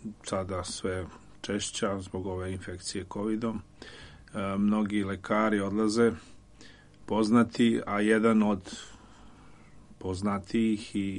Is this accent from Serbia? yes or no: yes; New Belgrade, Belgrade, Serbia; a ja sam bio sa Novog Beograda.